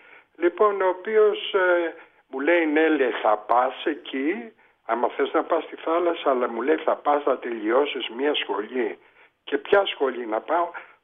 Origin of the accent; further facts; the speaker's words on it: Volos, Thessaly, Greece; γεννήθηκα Θεσσαλονίκη αλλά μεγάλωσα στο Βόλο.